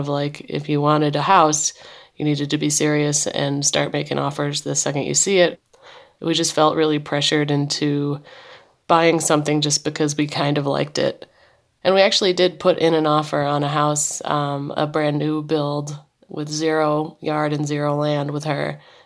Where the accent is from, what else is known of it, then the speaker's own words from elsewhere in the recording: Ithaca, New York, United States; moved away as an adult; now in Asheville, United States; So we are actually from Ithaca, New York, which is a pretty expensive place to live. We heard about Asheville and moved down here to test it out